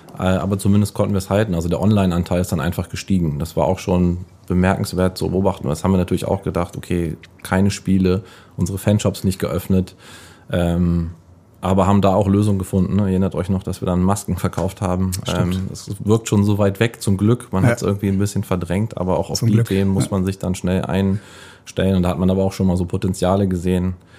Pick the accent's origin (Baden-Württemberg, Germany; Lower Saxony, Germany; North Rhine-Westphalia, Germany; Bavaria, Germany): Lower Saxony, Germany; Göttingen; ich komme aus Göttingen, bin jetzt nicht aus der Region